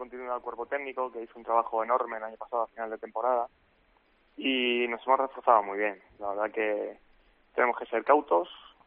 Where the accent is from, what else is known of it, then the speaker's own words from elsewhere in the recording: Madrid, Community of Madrid, Spain; aquí en Madrid, soy de Madrid, y bueno, volví a casa